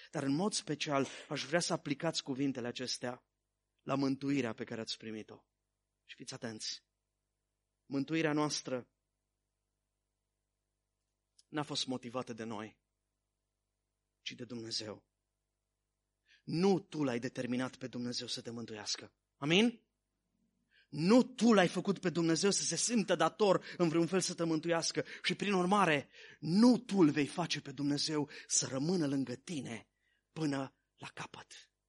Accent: Romania; auzind că sunt din România, mi-a zis, hei, vreau să te întreb și eu ceva.

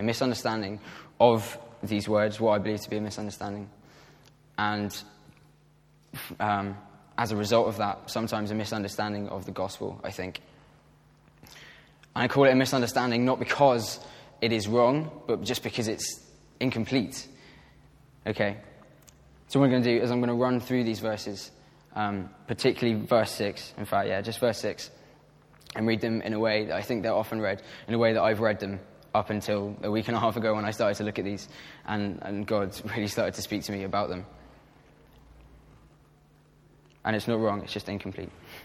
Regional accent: England, United Kingdom; I know I'm English.

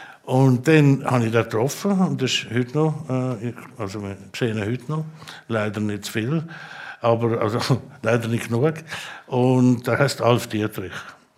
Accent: Saas, Switzerland; ich bin in Saas aufgewachsen

